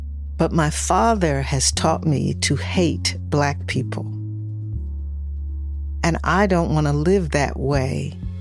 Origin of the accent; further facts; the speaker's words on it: Cleveland, Ohio, United States; I grew up in Cleveland, Ohio, and I grew up on the east side of Cleveland, which is an all-Black community.